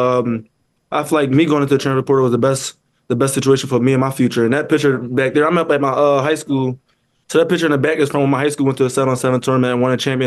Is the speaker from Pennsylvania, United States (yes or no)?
yes; Philadelphia, Pennsylvania, United States; Basically, I'm getting asked about like my background with me growing up in Philadelphia